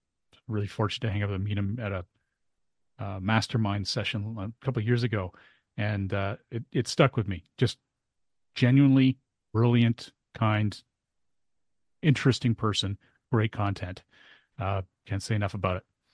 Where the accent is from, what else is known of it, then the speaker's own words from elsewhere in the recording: Canada; We're Canadian.